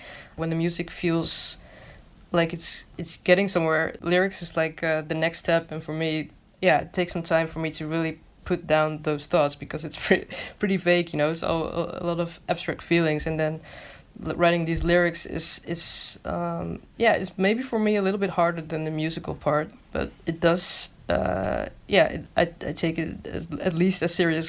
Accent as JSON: {"language": "English", "country": "Ghana", "said": "because I'm Ghanaian"}